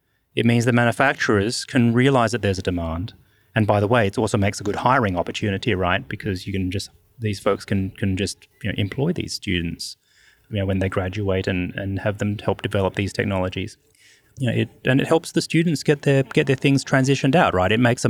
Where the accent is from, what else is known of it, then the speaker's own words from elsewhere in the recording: Australia; I'm from Australia.